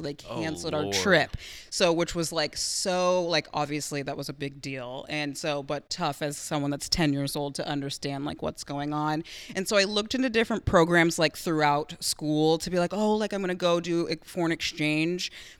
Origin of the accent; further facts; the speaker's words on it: Eugene, Oregon, United States; also born or lived in Los Angeles; But yeah, I was in Eugene, originally born in Los Angeles. My parents lived there for a little while and then moved us back to Eugene to slow things down.